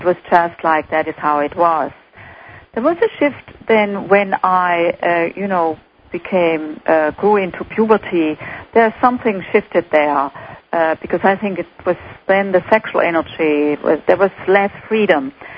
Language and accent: English; Germany; accent: German; English is a second language; moved away as an adult; now in United States; I grew up in Germany, as probably most of your listeners can detect by my accent. And so I came to this country when I was 29 years old.